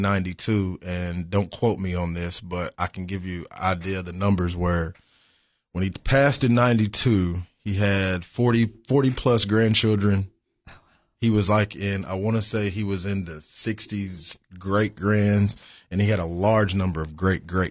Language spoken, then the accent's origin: English; Cookeville, Tennessee, United States; Born and bred, you know, which is another reason why I really wanted to come back home.